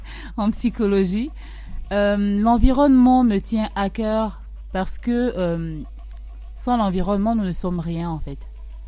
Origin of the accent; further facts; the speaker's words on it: Port-Gentil, Ogooué-Maritime, Gabon; born there; notre objectif n'est pas juste la ville de Port-Gentil, donc ma ville natale, mais le Gabon et l'Afrique.